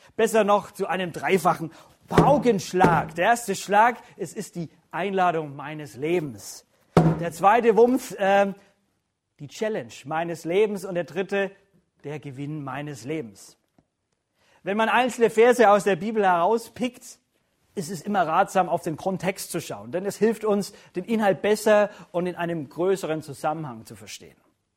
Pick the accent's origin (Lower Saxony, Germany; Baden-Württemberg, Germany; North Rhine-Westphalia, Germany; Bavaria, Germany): Bavaria, Germany; born there; Ich bin verheiratet, Vater eines Sohnes, gebürtiger Mittelfranke, ehemaliger Missionar